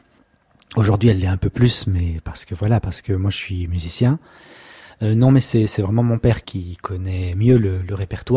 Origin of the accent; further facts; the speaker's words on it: Paris, Île-de-France, France; born there; Je suis né à Paris, dans le 13e arrondissement, en 1986.